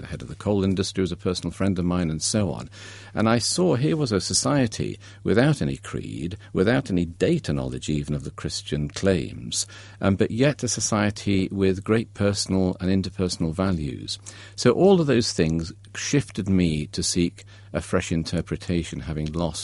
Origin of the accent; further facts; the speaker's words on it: Derby, East Midlands, United Kingdom; I grew up in Derby, a grey industrial Midlands town, and really enjoyed my school days there.